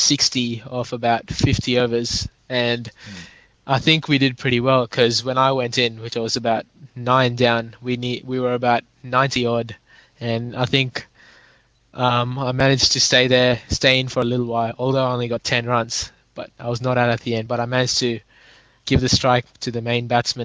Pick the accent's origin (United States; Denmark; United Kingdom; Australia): Australia; from Australia.